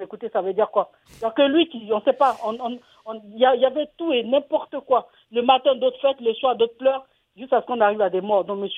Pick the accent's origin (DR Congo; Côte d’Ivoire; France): Côte d’Ivoire; Lacs; Moi, je suis fille du Mouronou.